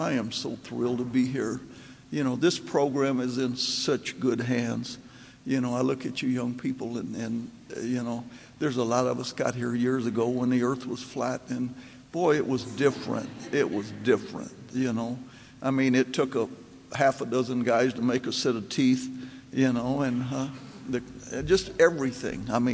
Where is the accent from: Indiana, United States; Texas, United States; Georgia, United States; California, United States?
Texas, United States; So I was introduced from Texas, and there's a reason. See, in Texas, we're taught early on, especially in AA, you never let the truth get in the way of a good story.